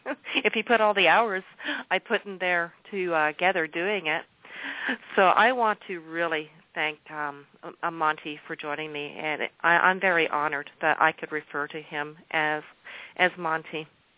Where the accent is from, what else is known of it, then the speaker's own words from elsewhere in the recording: Canada; I'm very proud as a Canadian that I could give her, I could offer her up to the world because she's one of my favorite singers.